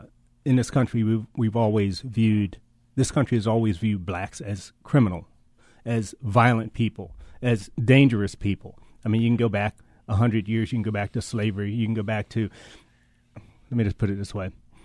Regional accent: Baltimore, Maryland, United States; when I travel to Europe, and people find out I'm from Baltimore, the first thing they ask me about is The Wire.

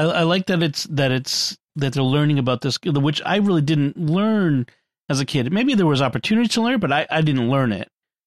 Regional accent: Canton, Massachusetts, United States; Ponkapog Pond, which it's actually in Canton, my hometown

